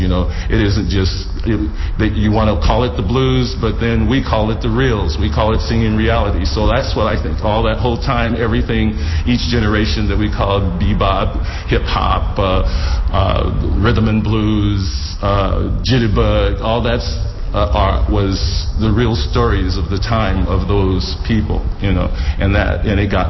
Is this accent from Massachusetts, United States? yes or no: no; New Mexico, United States; I was raised in New Mexico, so I was raised mostly around what is native people